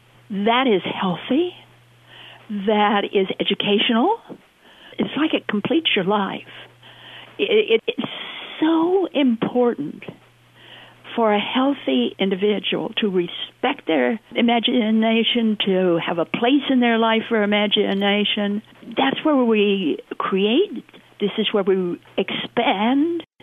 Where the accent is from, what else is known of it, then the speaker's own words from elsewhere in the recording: Idaho, United States; I come from Idaho. And in Idaho, we're all plain speakers.